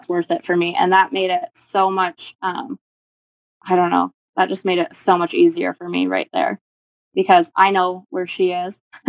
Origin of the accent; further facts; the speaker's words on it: Canada; moved away as an adult; I was young and I was in a different country because I came from Canada. All my family's in Canada.